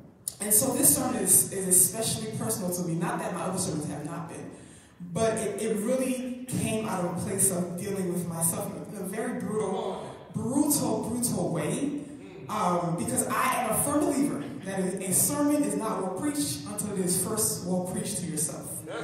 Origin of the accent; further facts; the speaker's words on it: Florida, United States; I'm from Florida. Was born and raised in Florida. And when I went off to college, I went to college all the way to Pennsylvania.